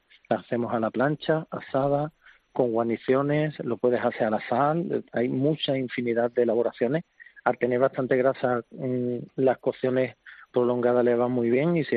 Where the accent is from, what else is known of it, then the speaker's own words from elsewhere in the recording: Barbate, Andalusia, Spain; Yo soy de Barbate